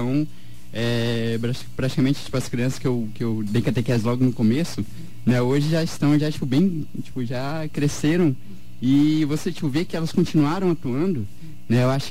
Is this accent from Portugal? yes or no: no; Rio Brilhante, Mato Grosso do Sul, Brazil; now in Dourados, Brazil; Isso, me criei lá também.